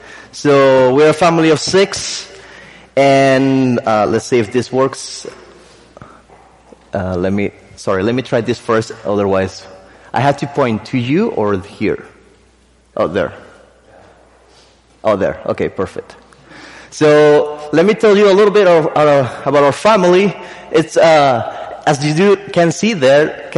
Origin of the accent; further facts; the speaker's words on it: Spain; English is a second language; as you can tell already by my accent, I'm not from the States. I'm truly a Spaniard.